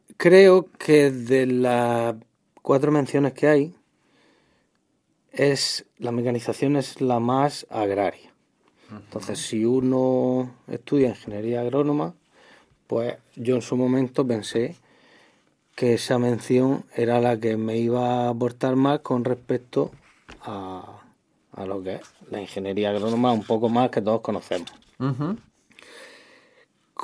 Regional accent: Águilas, Region of Murcia, Spain; now in Orihuela, Spain; Yo soy de Águila y me vine para Orihuela

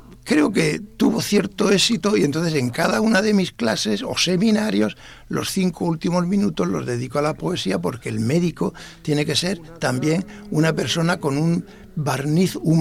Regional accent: Molina de Segura, Region of Murcia, Spain; 6 u 8 estudiantes de diversas carreras de mi pueblo, de Molina de Segura.

